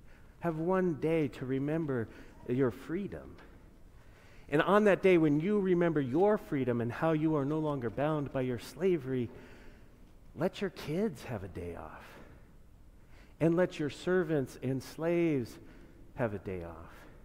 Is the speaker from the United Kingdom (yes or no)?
no; Canada; now in United States; And I didn't realize this until I came from Canada, right?